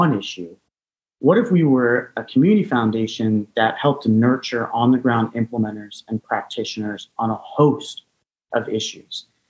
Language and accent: English; Phoenix, Arizona, United States; I being born and raised in Phoenix and growing up in the desert, it was weird.